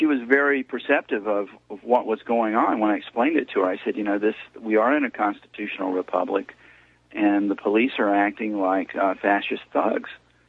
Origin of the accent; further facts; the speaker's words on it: United States; I'm from out of town, but I am an American